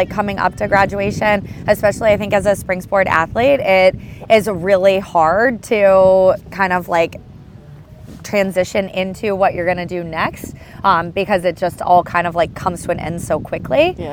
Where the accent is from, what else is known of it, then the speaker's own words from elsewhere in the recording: Utah, United States; I grew up in Utah and lacrosse was not big there, especially when I was younger.